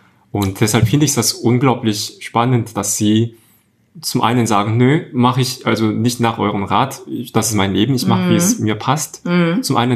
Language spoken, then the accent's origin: German; South Korea; Und Ich finde das unglaublich spannend, weil also ich als Koreaner auch weiß